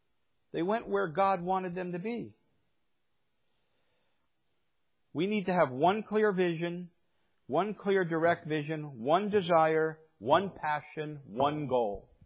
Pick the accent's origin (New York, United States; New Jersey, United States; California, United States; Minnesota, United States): New Jersey, United States; I grew up in New Jersey, but I grew up in a rural part of New Jersey, and we had dirt roads.